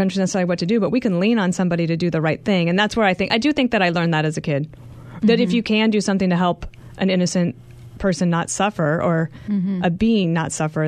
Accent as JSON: {"language": "English", "region": "Wyoming", "country": "United States", "also_born_or_lived": "Colorado", "said": "And of course, I'm from Wyoming and Colorado, so you know, like, I just thought I was like mainstream in my views."}